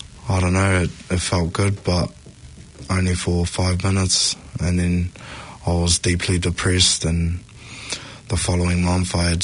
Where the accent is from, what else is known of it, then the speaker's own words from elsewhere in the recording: Auckland, New Zealand; I grew up in Grey Lynn, Central Auckland